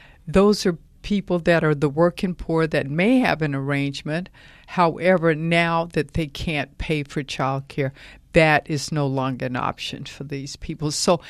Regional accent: San Bernardino, California, United States; I'm African American, and I've seen the results of this in my church. I'm from San Bernardino

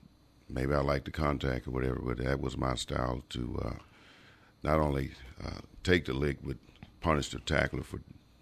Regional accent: Galveston, Texas, United States; The Astros, I was brought up in Galveston, loved to watch the Astros.

